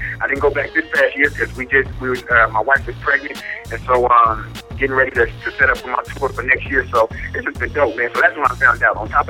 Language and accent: English; Richmond, California, United States; Like, wait a minute, I'm from Richmond, California. I'm from the gutter.